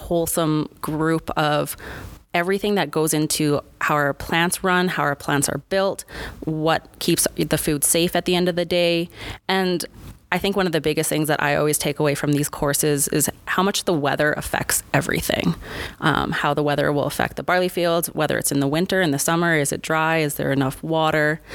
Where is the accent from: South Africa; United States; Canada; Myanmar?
Canada; I would say this one's a little harder for myself being a Canadian